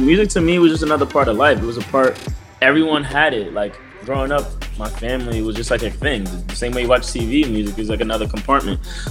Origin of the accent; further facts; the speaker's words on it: New York City, New York, United States; Growing up in New York, I would see it around, I would hear it around.